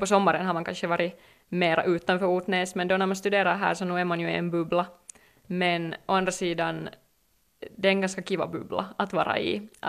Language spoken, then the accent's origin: Swedish; Espoo, Uusimaa, Finland; jag är själv från Esbo